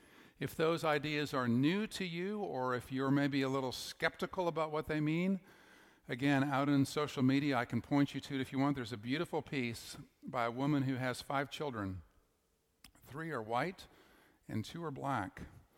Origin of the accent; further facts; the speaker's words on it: Canada; as my Canadian self helplessly does, I'm so sorry, I'm so sorry, right? If you're around Canadians for very long, those words will come out of their mouths.